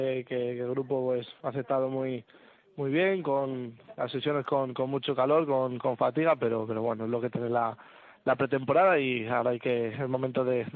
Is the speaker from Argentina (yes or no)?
no; Salamanca, Castile and León, Spain; Sí, soy de Salamanca.